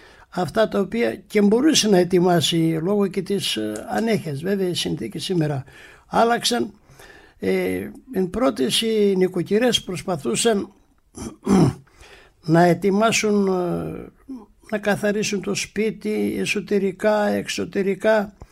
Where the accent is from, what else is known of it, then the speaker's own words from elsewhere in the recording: Karitsa, Epirus, Greece; από τα παιδικά χρόνια στην ιδιαίτερη πατρίδα μου εκεί και στην ευρύτερη περιοχή, στην Καρίτσα Ιωαννίνων